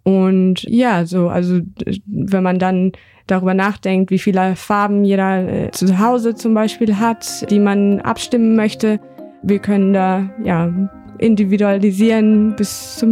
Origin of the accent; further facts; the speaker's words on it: North Rhine-Westphalia, Germany; moved away as an adult; now in Australia; ich komme aus Norddeutschland, genauer gesagt aus der Nähe von Minden. Nach dem Schulabschluss bin ich direkt nach Australien als Backpacker erst